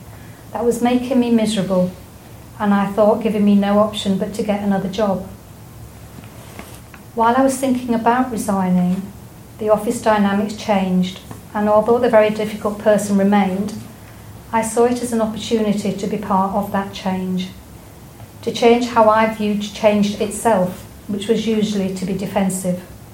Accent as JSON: {"language": "English", "country": "India", "tie": "born or raised there", "said": "I remembered my childhood growing up in India."}